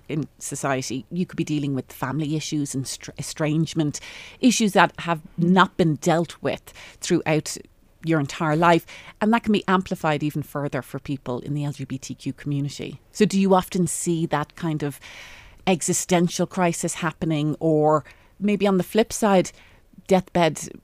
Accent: Ireland; accent: Irish; It's hard for me with my Irish accent.

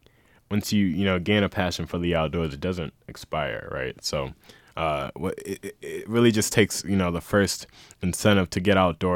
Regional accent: Atlanta, Georgia, United States; I grew up in Atlanta myself.

